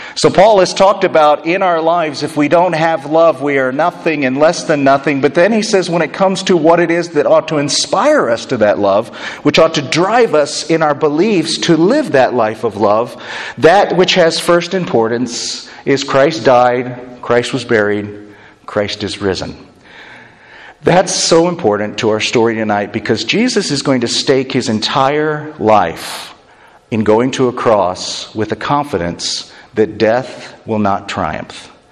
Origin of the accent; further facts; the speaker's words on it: Indiana, United States; So I'm from Indiana, and yeah, Indiana was the land of paradise, right?